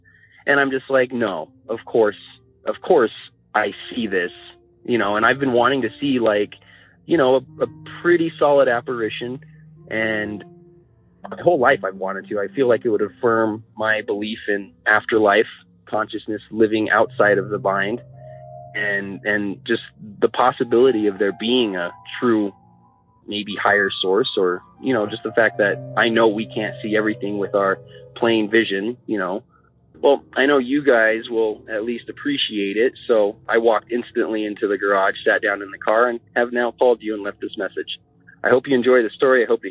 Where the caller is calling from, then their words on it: Denver, Colorado, United States; I'm from Denver, Colorado